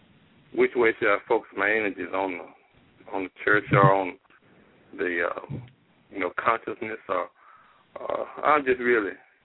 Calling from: Mississippi, United States; I'm calling from Mississippi.

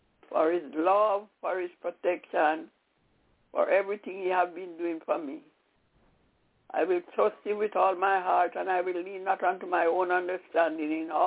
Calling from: Albany, New York, United States; I'm calling from Albany, New York.

